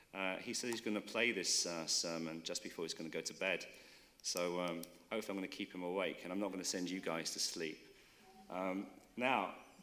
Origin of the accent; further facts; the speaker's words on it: London, United Kingdom; also born or lived in Nepal; now in Nærbø, Norway; I'm from Britain. I was born in London, and I came over to Norway around 1993, and that's a very long time for some of us.